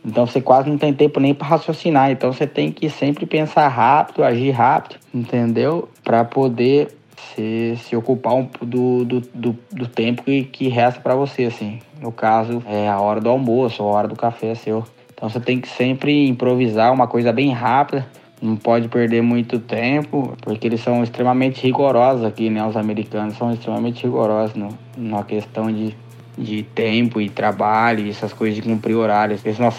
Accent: Brazil; pretendo retornar pro Brasil ainda esse ano e recomeçar uma nova fase da minha vida aí, né, Rodrigo? Recomeçar a minha vida aí no meu país de origem.

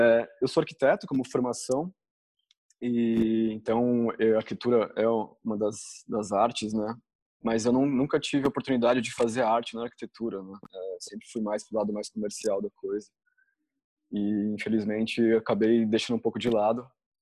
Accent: São Paulo, Brazil; now in Praia do Rosa, Brazil; E eu sou de São Paulo, tenho 40 anos e me mudei para a Praia do Rosa, aqui em Santa Catarina, para ficar um pouco mais imerso na natureza

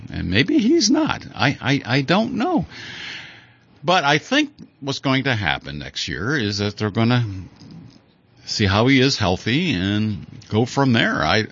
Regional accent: Buffalo, New York, United States; I'm from Buffalo area. I was born there.

